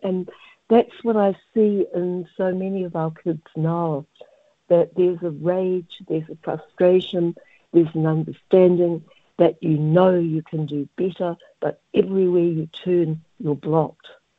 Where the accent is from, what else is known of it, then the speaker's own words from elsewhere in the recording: Rotorua, Bay of Plenty, New Zealand; growing up in Ohenemushi, the emphasis here was on tourism